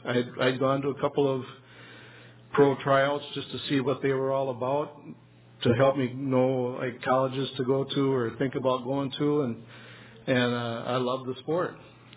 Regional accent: Rochester, Minnesota, United States; Because I grew up in Rochester, so it wasn't that long of a trip to Pillsbury Baptist Bible College.

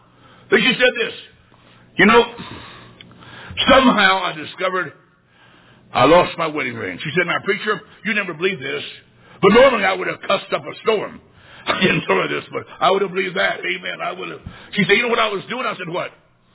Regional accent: Illinois, United States; I said, ma'am, I'm from Illinois. I'm enjoying your wonderful weather.

